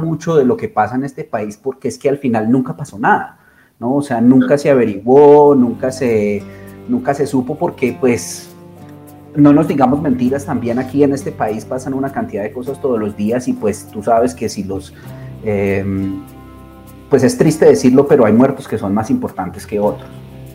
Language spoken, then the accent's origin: Spanish; Colombia; cuántos sentimientos de injusticia de verdad como colombianos tenemos muy clavados en el fondo